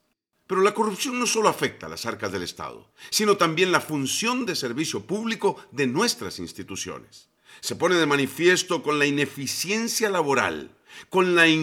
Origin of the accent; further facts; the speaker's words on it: Costa Rica; Sé que somos muchos los costarricenses que queremos un país mejor, más justo, más equitativo, más solidario.